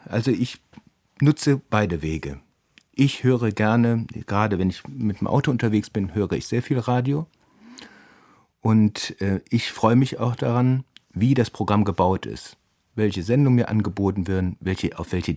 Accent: North Rhine-Westphalia, Germany; Ich bin in Nordrhein-Westfalen aufgewachsen

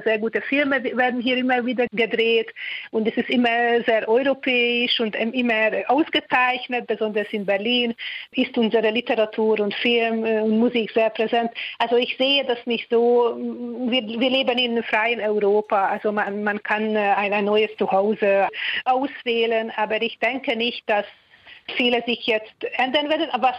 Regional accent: Hungary; first language Hungarian; German is a second language; weil ich in meiner Muttersprache schreibe, weil ich sehr verbunden bin in meine ungarische Welt

